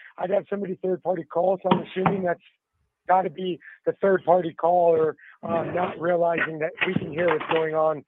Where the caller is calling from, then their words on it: San Diego, California, United States; I'm unfortunately calling from a correctional facility. I'm at RJD in San Diego, California.